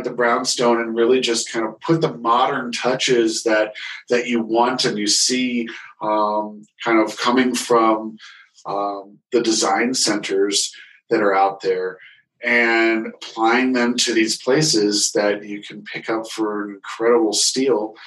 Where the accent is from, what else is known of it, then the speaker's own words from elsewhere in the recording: Ohio, United States; Yeah, you know, it's funny because we lived in Ohio. I grew up in Ohio. I grew up in central Ohio.